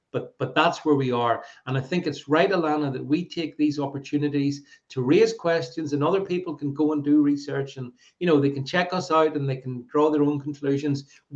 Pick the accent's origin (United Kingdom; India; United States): United Kingdom; it's shocking to me as a British